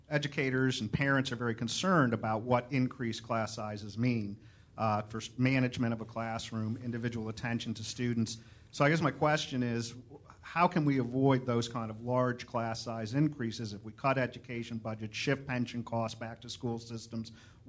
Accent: Walkersville, Maryland, United States; I'm from Walkersville, Maryland, and I'm an educator.

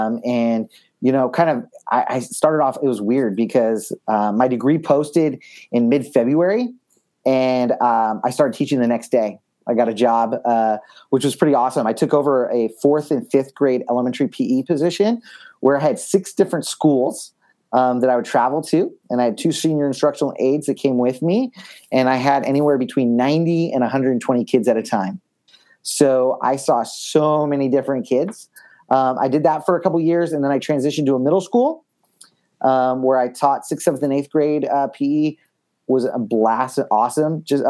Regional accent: San Diego, California, United States; I grew up in San Diego, and I'm actually the second oldest of eight kids.

